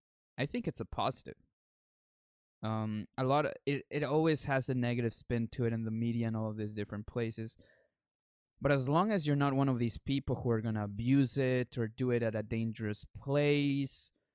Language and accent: English; Bolivia; now in Canada; I was born and raised in Bolivia, South America. And so before I moved to Canada, all that I knew from reality was my culture and the way that things were done in there.